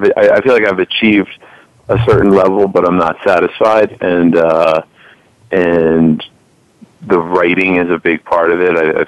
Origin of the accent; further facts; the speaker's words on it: Philadelphia, Pennsylvania, United States; now in Los Angeles, United States; I grew up in Philadelphia, and I moved out to Los Angeles after law school.